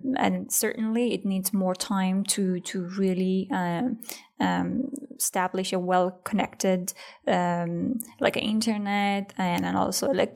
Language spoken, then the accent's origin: English; Herat, Afghanistan; English is a second language; also born or lived in Iran; So I remember the day that I was moving from Iran to Afghanistan. So we were driving by car from a city near to Herat.